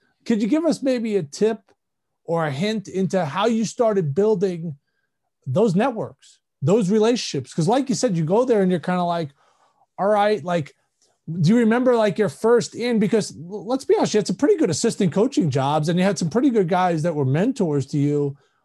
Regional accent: Queens, New York, United States; Now that's near and dear to my heart because I grew up in Queens, so I followed those teams.

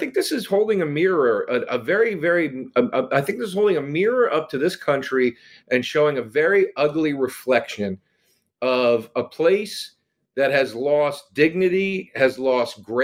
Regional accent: Pennsylvania, United States; I was too busy saying I'm from Montgomery County.

